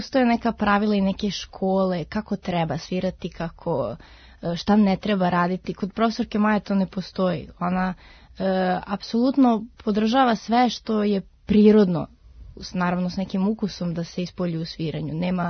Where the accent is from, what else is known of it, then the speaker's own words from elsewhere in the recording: Belgrade, Serbia; kod nas u Beogradu